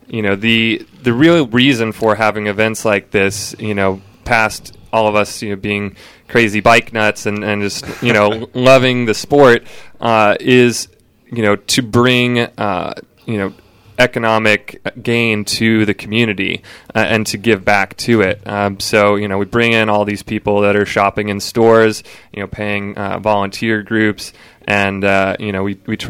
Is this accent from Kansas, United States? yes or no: yes; Manhattan, Kansas, United States; a buddy of mine, Curtis Feltner, who is from my hometown of Manhattan, Kansas